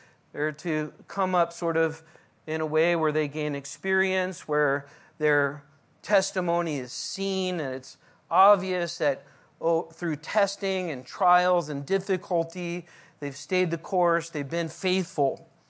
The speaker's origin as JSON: {"language": "English", "region": "California", "country": "United States", "tie": "born or raised there", "said": "I don't know, when I grew up in California, is well known, if you go to Mexico, what's the saying?"}